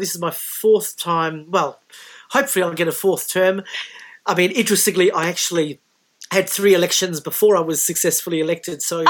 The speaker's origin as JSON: {"language": "English", "country": "Australia", "tie": "born or raised there", "said": "I was born here, have lived here all my life. I'm very passionate about the local community. I'm also Maltese as well as Australian, and we have a wonderful, vibrant Maltese community here."}